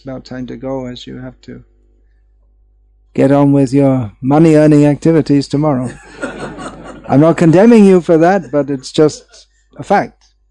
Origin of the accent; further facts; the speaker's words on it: South East England, United Kingdom; There are quite a few, including myself, from the towns just outside London